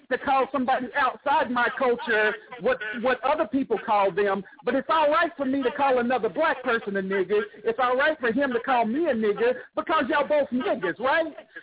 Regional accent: Tennessee, United States; You forget I grew up in East Tennessee, went to an all-white high school.

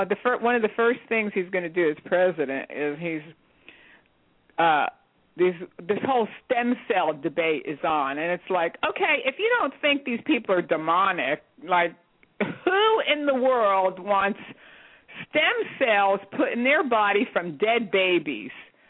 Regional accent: United States; just like I don't call myself a Polish-American, you know. I'm an American because I live in America.

